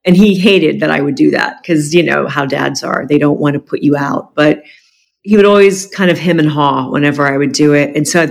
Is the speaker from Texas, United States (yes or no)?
no; Ohio, United States; also born or lived in Jacksonville / Los Angeles; I'm 57 years old, and I was born in Jacksonville. I grew up in Ohio. I spent the last 25 years in Los Angeles, and I'm back in Jacksonville, kind of full circle